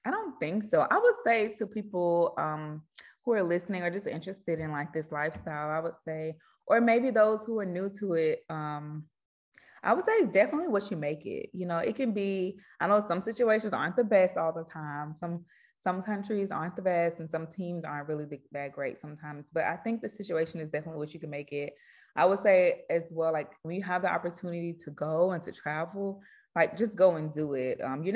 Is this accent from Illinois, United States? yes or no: no; Alabama, United States; Well, I'm from Alabama.